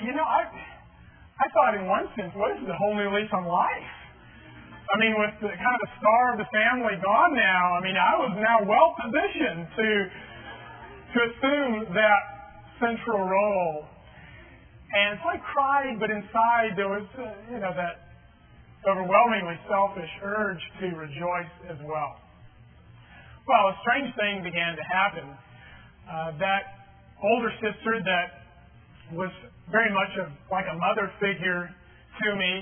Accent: El Paso, Texas, United States; Now, you know, we grew up in El Paso. El Paso, it's that city, you know, way out west, 800 miles, basically, from here

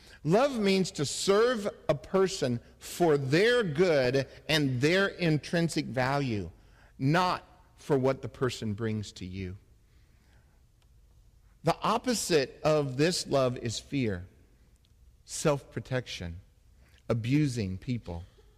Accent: Phoenix, Arizona, United States; also born or lived in Texas; You know, I grew up in Phoenix, Arizona, and I lived in Texas for a while.

